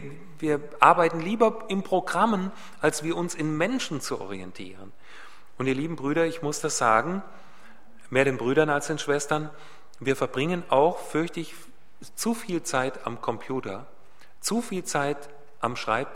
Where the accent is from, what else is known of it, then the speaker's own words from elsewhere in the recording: Hünfeld, Hesse, Germany; Auch bei uns in Hünfeld, wo ich herkomme, Chickenfield, wie manche sagen